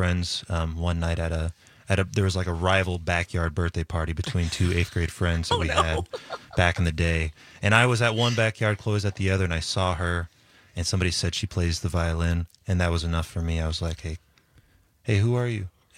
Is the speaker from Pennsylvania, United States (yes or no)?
no; Lincoln, Nebraska, United States; Well, so, you know, growing up in Lincoln, Nebraska, you know, the both of us, all three of us here, you know, our parents were Catholic school teachers.